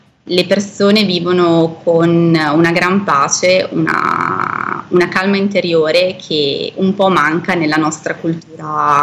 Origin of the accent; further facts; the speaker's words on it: Mendrisio, Ticino, Switzerland; moved away as an adult; now in Bangkok, Thailand; io sono nata e cresciuta in Ticino, nelle zone di Mendrisio. Ho passato praticamente quasi tutta la mia vita in Ticino, eccetto gli ultimi, penso, 7-8 anni, e grazie al lavoro di mio marito ci è stata offerta l'opportunità di venire in Thailandia, a Bangkok.